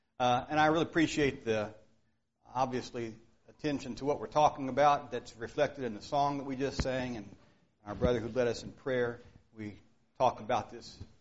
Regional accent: Kentucky, United States; now in New Castle, United States; So I am from Kentucky, let that be known, but I do live in Indiana. Newcastle, Indiana is our home.

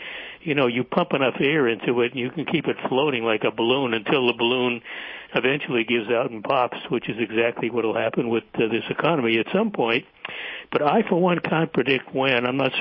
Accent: Illinois, United States; Today I put out an article on my home state, Illinois

